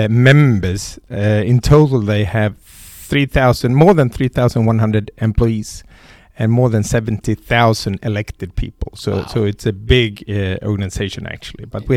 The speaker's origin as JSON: {"language": "English", "country": "Sweden", "said": "Sweden is my home country. I used to be the president of the Swedish Hunting Association, keen hunter, five dogs, family, live on the countryside, more or less."}